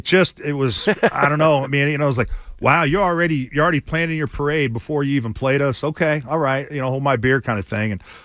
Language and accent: English; the South, United States; I'm from the South, man. Definitely. I got Texas roots.